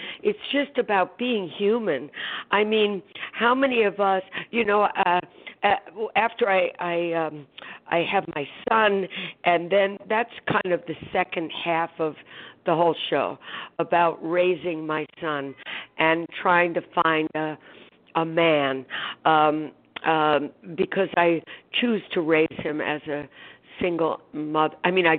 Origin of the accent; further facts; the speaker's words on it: New York City, New York, United States; You know, I grew up in the Bronx, so...